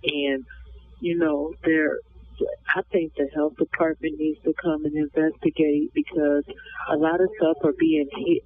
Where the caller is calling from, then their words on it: Ypsilanti, Michigan, United States; I'm calling from Women's Huron Valley Correctional Facility in Ypsilanti, Michigan.